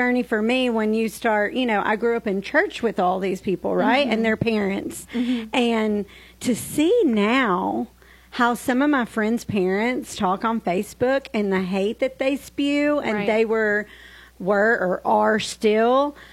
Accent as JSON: {"language": "English", "region": "Tennessee", "country": "United States", "tie": "born or raised there", "said": "And growing up in Tennessee, of course, all my friends and their parents were Republican."}